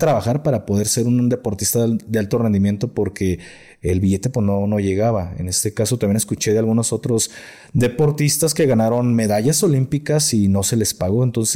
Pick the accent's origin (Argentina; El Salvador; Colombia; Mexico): Mexico; Jalisco; Bueno, al menos yo vengo del estado de Jalisco